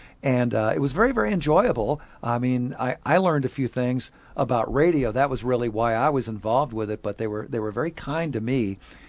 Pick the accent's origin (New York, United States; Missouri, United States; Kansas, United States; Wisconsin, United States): Missouri, United States; St. Louis; My very first exposure to professional radio was as a kid growing up in St. Louis.